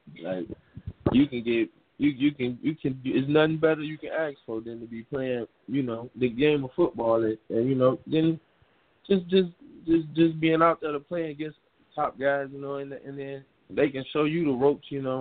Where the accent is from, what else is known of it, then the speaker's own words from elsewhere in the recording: Chicago, Illinois, United States; It's growing up in Chicago, it's not really much opportunities. It's a rough environment